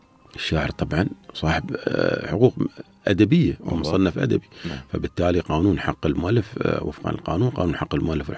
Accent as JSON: {"language": "Arabic", "country": "United Arab Emirates", "said": "عندنا نحن منتجات إماراتية"}